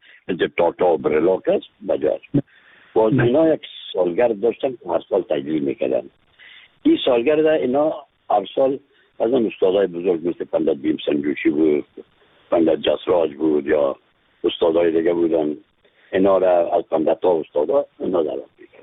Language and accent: Persian; Afghanistan; از افغانستان هستم